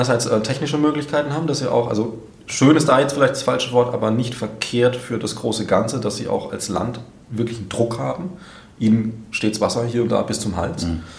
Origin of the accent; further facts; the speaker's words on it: Bavaria, Germany; Also stolz bin ich da als Bayer auch nicht drauf.